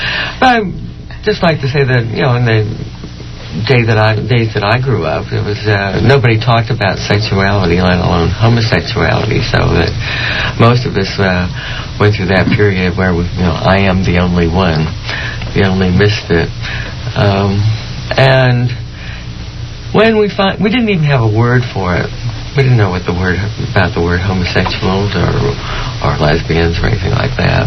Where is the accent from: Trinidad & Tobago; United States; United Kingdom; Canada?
United States; San Francisco, California; I grew up in San Francisco.